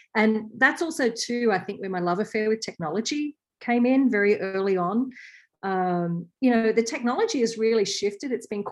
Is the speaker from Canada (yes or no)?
no; Australia; now in France; I am an Aussie, born and bred.